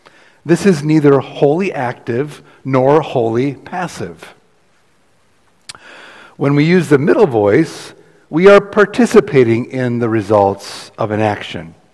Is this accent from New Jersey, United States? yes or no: no; Fountain Hills, Arizona, United States; I've had the reaction of people when I say I'm from Fountain Hills